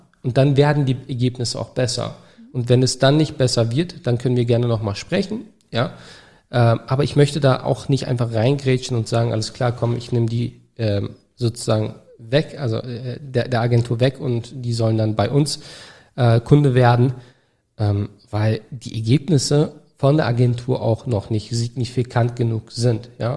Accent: Turkey; Fällt mir gerade nicht ein als Türke.

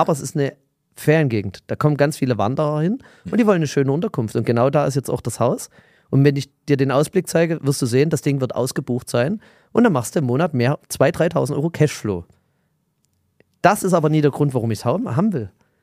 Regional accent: Saxony, Germany; zeig dir dann gerne Bilder vom Balkon ins Elbsandsteingebirge, da wo ich aufgewachsen bin, nur Natur

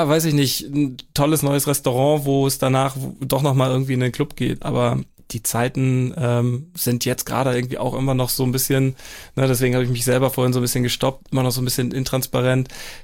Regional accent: Schleswig-Holstein, Germany; oder entlang sogar der schönen Schlei, wo ich herkomme.

